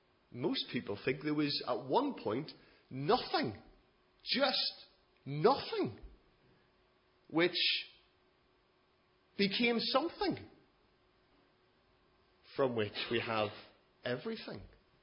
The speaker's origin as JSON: {"language": "English", "town": "Southport", "region": "North West England", "country": "United Kingdom", "said": "Where are you from? Southport."}